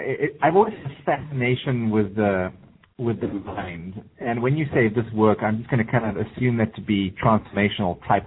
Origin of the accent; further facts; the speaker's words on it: South Africa; I'm originally born and bred in South Africa.